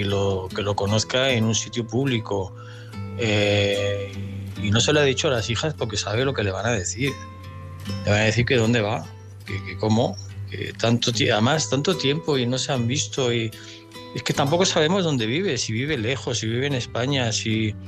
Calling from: Andorra; de Andorra, un saludo a todos.

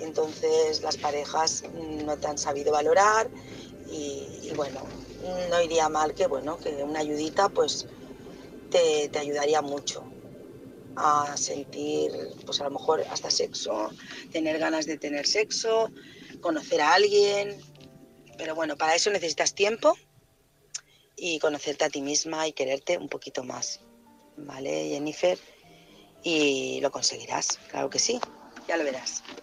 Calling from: Barcelona, Catalonia, Spain; de Barcelona.

